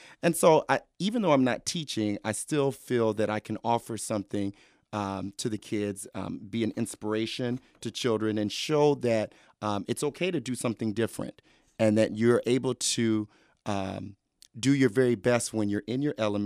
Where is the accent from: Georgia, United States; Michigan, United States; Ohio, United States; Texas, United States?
Michigan, United States; Southfield; So I've learned to do some of the hip hop things just kind of where I grew up in Southfield.